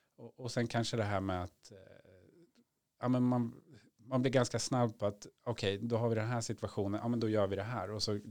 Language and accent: Swedish; Uppsala, Uppsala County, Sweden; när jag växte upp i Uppsala